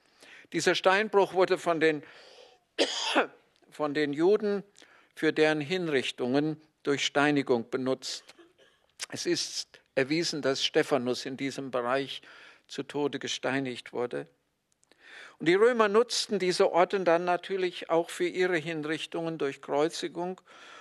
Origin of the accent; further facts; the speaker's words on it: Siegen, North Rhine-Westphalia, Germany; ich komme aus Siegen.